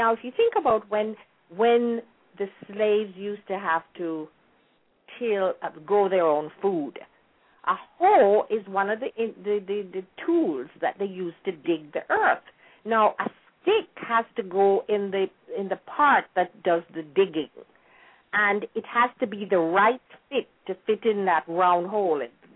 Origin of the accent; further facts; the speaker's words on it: Jamaica; there was not a lot of information online about my period of growing up in Jamaica.